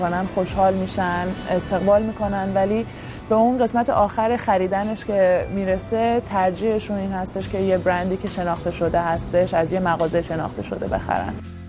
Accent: Iran; moved away as an adult; now in New York, United States; من از ایران مستقیم اومدم نیویورک

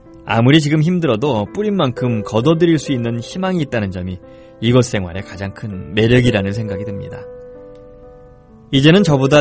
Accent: North Korea; now in South Korea; 제가 북한 사람을 대표한다는 생각으로 회사 일에 온몸을 바쳐 일했고요.

